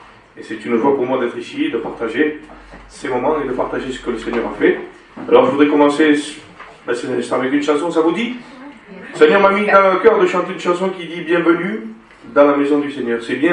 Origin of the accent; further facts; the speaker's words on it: Provence-Alpes-Côte d'Azur, France; accent: southern French; j'ai l'accent du sud, hein. Je viens du sud, hein, du côté de Marseille, donc je vais essayer de m'appliquer.